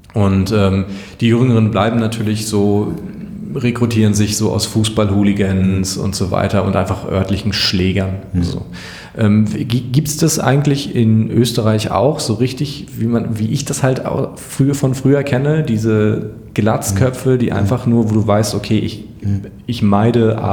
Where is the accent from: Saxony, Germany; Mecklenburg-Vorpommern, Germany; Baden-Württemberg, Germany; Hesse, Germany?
Mecklenburg-Vorpommern, Germany; ich bin aufgewachsen in Mecklenburg-Vorpommern, Osten Deutschlands, eine extrem starke rechte Szene und eine extrem schlagkräftige rechte Szene.